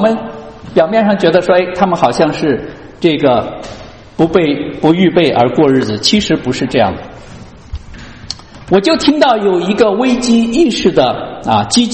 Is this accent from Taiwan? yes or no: no; China; 弟兄姊妹，我们平时可能我们中国人很不喜欢这个